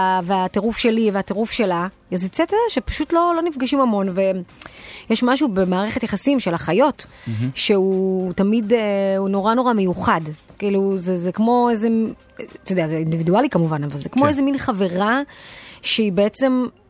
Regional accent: Haifa, Haifa District, Israel; now in Tel Mond, Israel; אנחנו גדלנו, נולדנו בחיפה כולנו, ועברנו לקריית חיים.

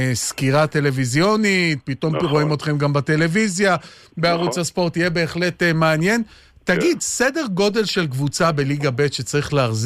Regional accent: Haifa, Haifa District, Israel; אני גדלתי בנווה שאנן, כל המשפחה שלי עדיין גרה בנווה שאנן.

